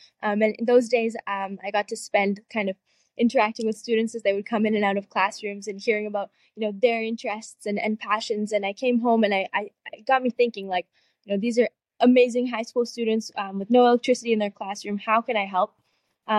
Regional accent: Vancouver, British Columbia, Canada; I am 19 years old and I'm from Vancouver, Canada.

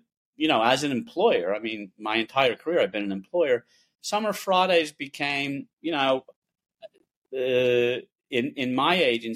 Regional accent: Pennsylvania, United States; I grew up in Pennsylvania.

